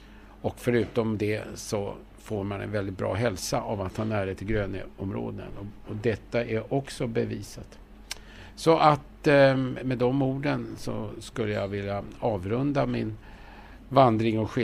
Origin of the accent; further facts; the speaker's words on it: Stockholm, Stockholm County, Sweden; man ska vara väldigt nöjd som stockholmare och som Lidingöbo inte minst att ha den här fantastiska miljön på så nära håll.